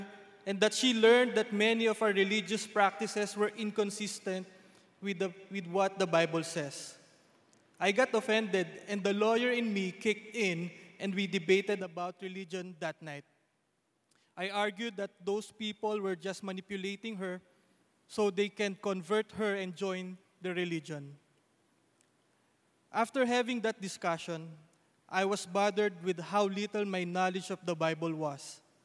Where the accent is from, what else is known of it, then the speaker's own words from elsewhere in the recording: Nasugbu, Calabarzon, Philippines; also born or lived in Manila; This got even worse when I had to leave my hometown, Nasugbu, and move to Manila to study college.